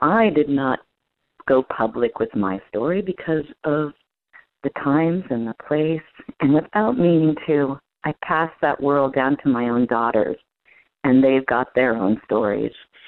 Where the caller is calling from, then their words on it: Cleveland, Ohio, United States; I'm calling from Cleveland, Ohio.